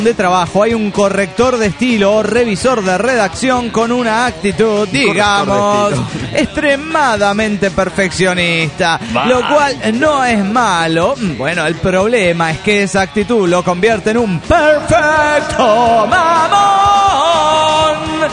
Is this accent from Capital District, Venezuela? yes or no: yes; Caracas, Capital District, Venezuela; de Caracas, Venezuela, y hay fallas eléctricas aquí, ahora, mientras estoy escribiendo el pronóstico del tiempo.